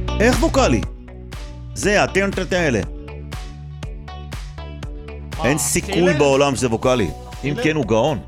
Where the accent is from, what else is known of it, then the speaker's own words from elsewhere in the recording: Jerusalem, Jerusalem District, Israel; אחי, אני ירושלמי